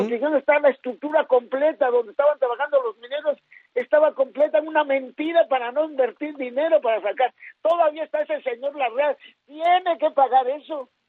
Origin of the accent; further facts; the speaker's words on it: Mexico; Pues que tenemos, los mexicanos tenemos que ponernos las pilas